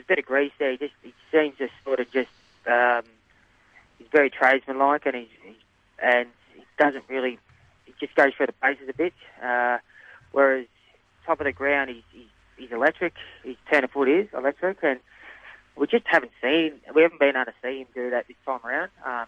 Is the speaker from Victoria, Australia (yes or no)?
yes; Manangatang, Victoria, Australia; born there; I was born in Menang, yes